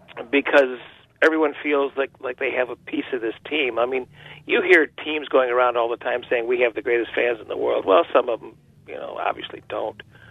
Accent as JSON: {"language": "English", "town": "Chicago", "region": "Illinois", "country": "United States", "tie": "born or raised there", "moved": "as an adult", "said": "I'm not from here. I got here in 1970 and had been hearing about the Packers. I grew up around Chicago, you know, forever."}